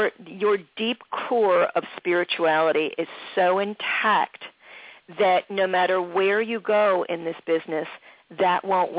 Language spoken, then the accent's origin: English; Philadelphia, Pennsylvania, United States; that means a lot to folks who are born and raised in Philly, because there are so many of us who don't live there anymore.